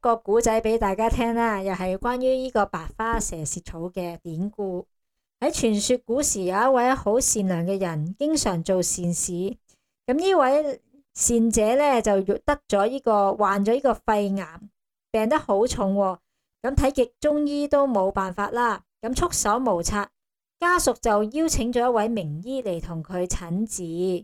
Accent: Hong Kong

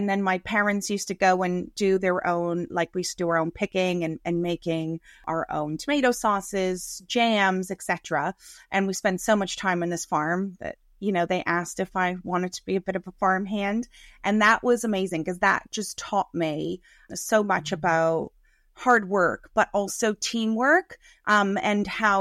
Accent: Greece; English is a second language; now in Canada; I had my Greek because I immigrated over from Greece.

